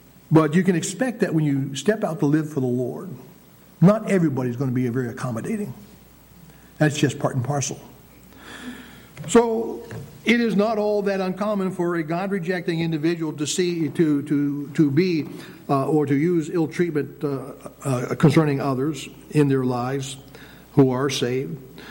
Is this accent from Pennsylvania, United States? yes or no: yes; Pennsylvania, United States; Growing up, some places where I grew up in Pennsylvania as a teenager, saw things